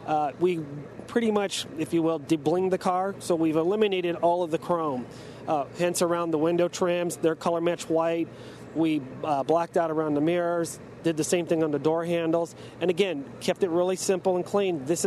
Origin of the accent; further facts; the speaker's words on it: Huntington Beach, California, United States; I'm from California, Huntington Beach.